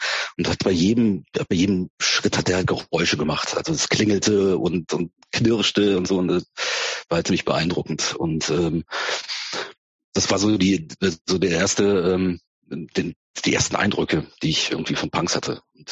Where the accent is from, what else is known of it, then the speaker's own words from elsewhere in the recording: Neuwied, Rhineland-Palatinate, Germany; born there; In Rheinland-Pfalz. Es ist ja ein bisschen zu weit südlich, als wirklich das klassische Rheinland zu sein.